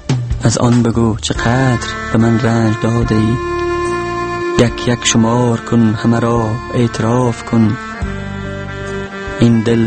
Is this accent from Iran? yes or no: no; Mazar-i-Sharif, Balkh, Afghanistan; also born or lived in Maimana; اصلا زادگاهم شهر میمنه ولایت فاریاب است. در شهر میمنه متولد شدم و بعدن به شهر مزار کوچ آمدیم